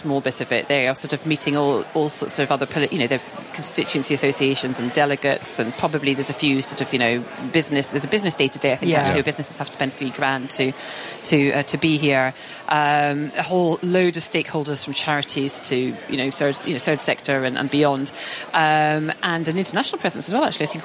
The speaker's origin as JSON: {"language": "English", "region": "Scotland", "country": "United Kingdom", "said": "I'm a Scottish, I'll eat porridge anytime."}